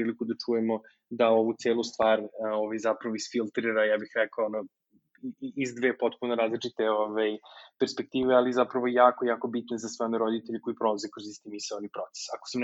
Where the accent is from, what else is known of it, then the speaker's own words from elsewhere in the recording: Serbia; moved away; To je mesto odakle sam ja ono, potekao i mesto u kojem ću se ja uvek osjećati najbolje. U tom nekom smislu, Srbija, odnosno odluka da se vratim u Srbiju